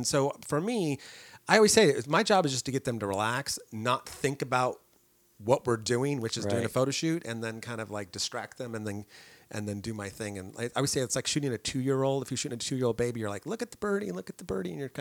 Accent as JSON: {"language": "English", "region": "California", "country": "United States", "tie": "born or raised there", "said": "I grew up in the Bay Area, so I grew up looking at Rolling Stone at an early age"}